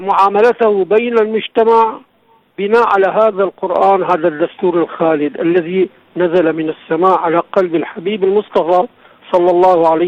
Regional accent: Damascus, Damascus Governorate, Syria; أنا من سوريا دمشق، منطقة حي الإمام زين العابدين عليه السلام، متزوج، عملي أنا حر، أنا أقود عربة ثقيلة للنقل.

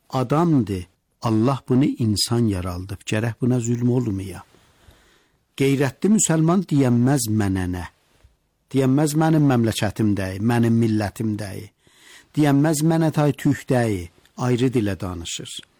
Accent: Iran; Məyəm mən ki İranlıyam, eləyə biləm bir təfavut olam.

